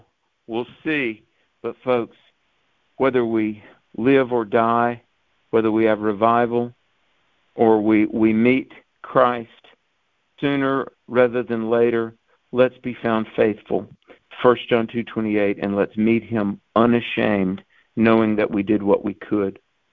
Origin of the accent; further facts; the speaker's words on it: North Carolina, United States; Twice in my home state of North Carolina, I've been asked to do biblical worldview weekends in Catholic churches.